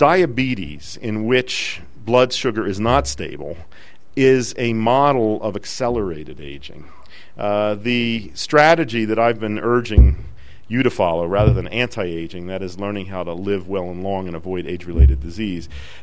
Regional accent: United States; I have to say that coming there as an American, what most impressed me

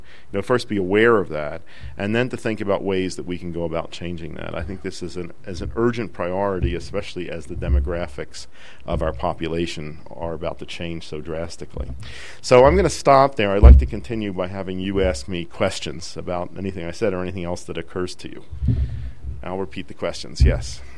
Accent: United States; I have to say that coming there as an American, what most impressed me

